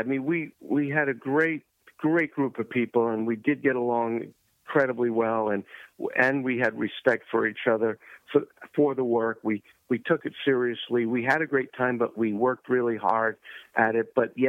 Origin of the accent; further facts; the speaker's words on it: New York, United States; Yeah, well, I grew up in New York and I started out actually singing before I was acting